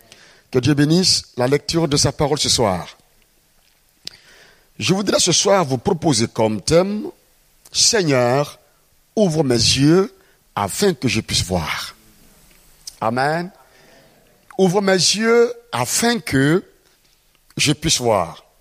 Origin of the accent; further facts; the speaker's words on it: Burkina Faso; Je viens du Burkina Faso.